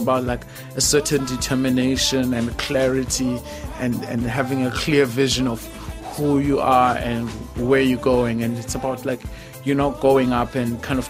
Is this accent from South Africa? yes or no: yes; South Africa; And just growing up in the South African landscape